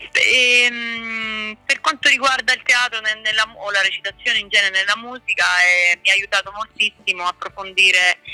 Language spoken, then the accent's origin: Italian; Messina, Sicily, Italy; also born or lived in Rome; perché provengo da un piccolo paese, comunque sono nata a Roma, però poi ho vissuto fino ai 20 anni, ho vissuto in questo paese della Sicilia